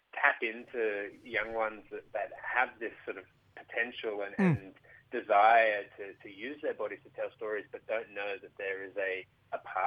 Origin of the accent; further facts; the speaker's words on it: Sydney, New South Wales, Australia; now in Cairns, Australia; I grew up in Sydney on Gadigal country.